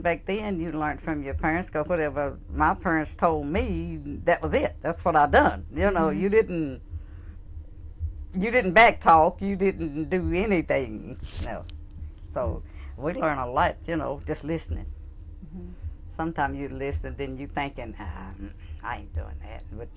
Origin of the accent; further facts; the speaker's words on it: Suwannee, United States; Just growing up in Suwannee, I guess, and the way it was, and it was nice up here. Mm-hmm. Yeah, yeah. Because I was a country girl straight off the farm